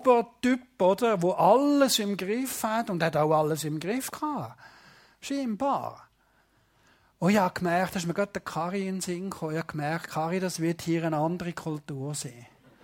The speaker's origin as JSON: {"language": "German", "country": "Switzerland", "said": "ich bin Schweizer Pastor"}